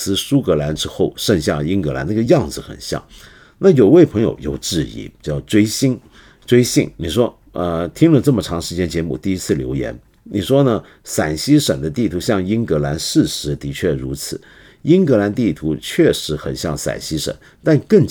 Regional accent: Taiwan; 我是个在台湾长大的人，我当然更不希望有任何不好的事情发生在两岸

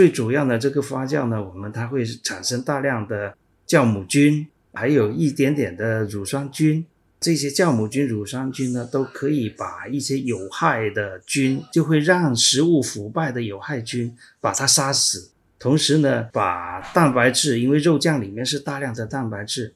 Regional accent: Chaoshan, Guangdong, China; 现在到处有很多沿海的地方，从辽宁到宁波到潮汕，我的老家潮汕还有虾酱

